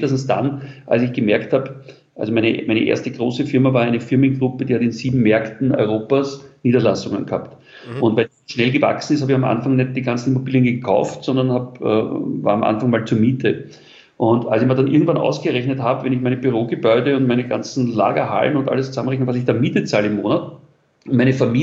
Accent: Vienna, Austria; Also ich bin in Wien geboren. Es ging in ganz einfachen Verhältnissen in Wien in einem Arbeiterbezirk.

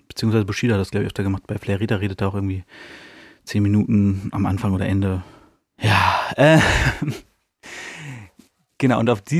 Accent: Hanover, Lower Saxony, Germany; was halt für mich als Hannoveraner immer ganz witzig ist

